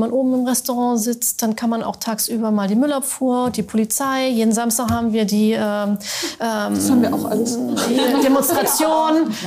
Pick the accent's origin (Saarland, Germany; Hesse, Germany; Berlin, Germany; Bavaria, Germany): Berlin, Germany; Oft erst das mal als Berliner, sage ich jetzt mal, Probleme haben mit Veränderung